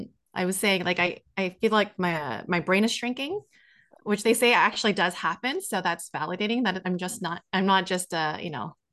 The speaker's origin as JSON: {"language": "English", "town": "Los Angeles", "region": "California", "country": "United States", "tie": "born there", "said": "So I was born in Los Angeles, first American born child of my immigrant family."}